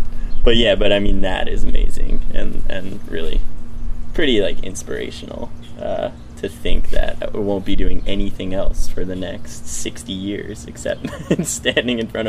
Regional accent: New York, United States; it's like we're both from New York

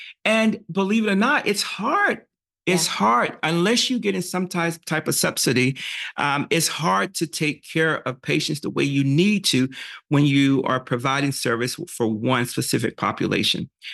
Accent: Hampton, Georgia, United States; accent: Southern; I'm from the South, and I guess if I keep talking, you'll be able to hear it. But Hampton, Georgia, so I grew up in this town.

